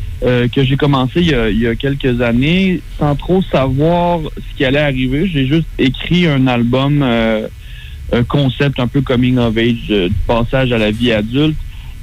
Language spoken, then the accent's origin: French; Thetford Mines, Quebec, Canada; now in Montreal, Canada; Je viens de Thetford Mines, j'habite à Montréal.